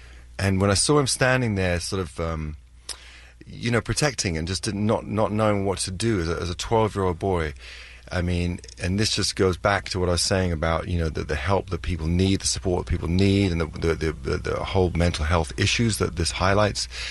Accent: London, United Kingdom; I'm from London. I can park in small spaces.

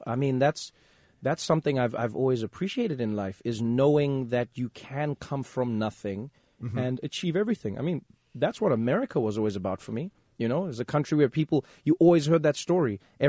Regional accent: South Africa; also born or lived in Pasadena; now in New York, United States; Like, I'm a South African in the world.

